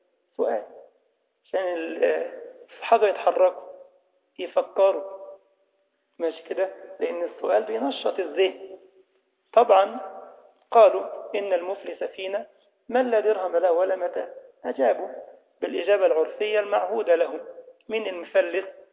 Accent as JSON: {"language": "Arabic", "country": "Egypt", "said": "والمش عندنا في مصر ده أمر صعب أوي، يحرق القلب. في عندنا كده أكلة اسمها المش، يمكن اللي راح مصر يعرف."}